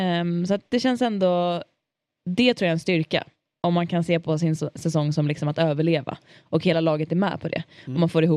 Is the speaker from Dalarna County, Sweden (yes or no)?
yes; Leksand, Dalarna County, Sweden; Det är min hemkommun.